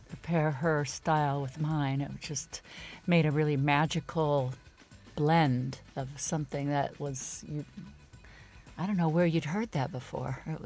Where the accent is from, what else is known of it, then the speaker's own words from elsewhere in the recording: Detroit, Michigan, United States; I'm from Detroit. I grew up with Motown, and I got into folk blues, and then … were it for me.